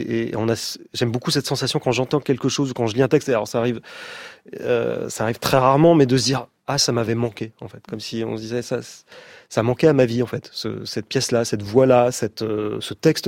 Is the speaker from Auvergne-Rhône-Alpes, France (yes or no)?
no; Grand Est, France; Moi, je viens de petite vallée des Vosges alsaciennes.